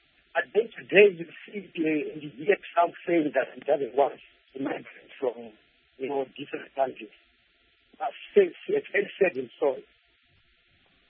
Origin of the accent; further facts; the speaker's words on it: Mount Darwin, Mashonaland Central, Zimbabwe; from Mount Darwin.